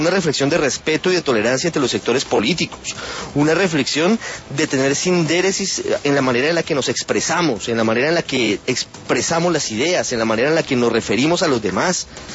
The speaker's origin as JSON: {"language": "Spanish", "country": "Colombia", "said": "como colombianos nos marca"}